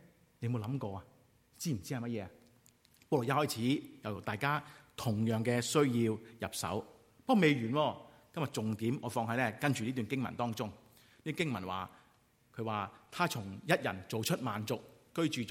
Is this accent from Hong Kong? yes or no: yes; Hong Kong; now in Vancouver, Canada; 今天你和我都来自香港，是吧？